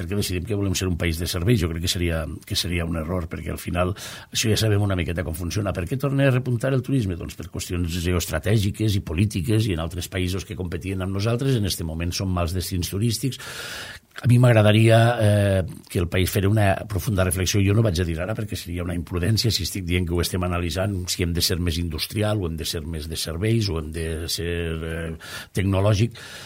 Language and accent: Catalan; Valencian Community, Spain; en la zona d'on jo vinc, del clàster de Onda, Alcora, Vila-real